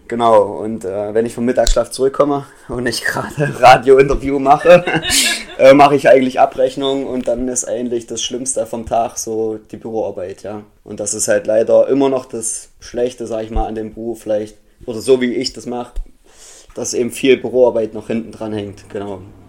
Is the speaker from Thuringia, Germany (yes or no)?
yes; Artern, Thuringia, Germany; Also ich komme ursprünglich aus Artern, wie wahrscheinlich viele wissen. Ja, habe da bis letztes Jahr gewohnt, genau. Habe meine Lehre nach der 10. Klasse in Apolda gemacht, bei Bäckerei Döbel.